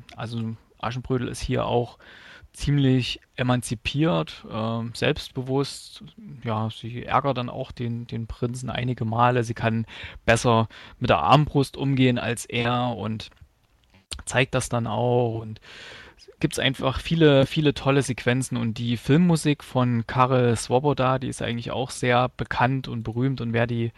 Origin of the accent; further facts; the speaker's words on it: East Germany, Germany; Zumindest die, die aus dem Osten kommen, weil ich glaube, bei uns im Osten war das ziemlich verbreitet.